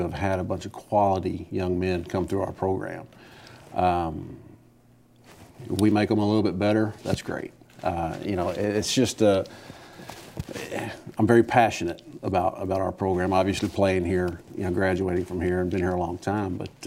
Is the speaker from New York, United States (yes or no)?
no; Houston, Texas, United States; Well, I'm from Houston. I went to, on the north side at Aldine High School. Grew up there and graduated Aldine, went to Oklahoma, junior college in Oklahoma.